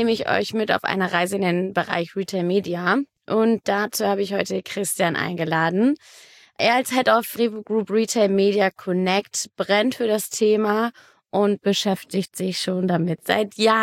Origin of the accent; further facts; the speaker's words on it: Münster, North Rhine-Westphalia, Germany; ich komme aus Münster. Nicht direkt zwischen Münster und Osnabrück, aber genau.